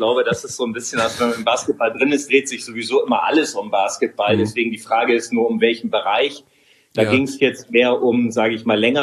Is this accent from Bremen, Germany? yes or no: yes; Bremen, Germany; Ehrlich gebürtiger gesagt, Bremer.